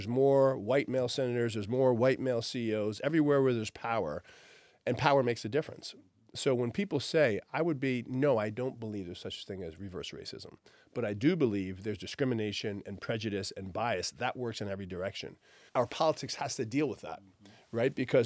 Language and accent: English; Burlington, Vermont, United States; I'm 58 years old. Burlington, Vermont is where I'm from.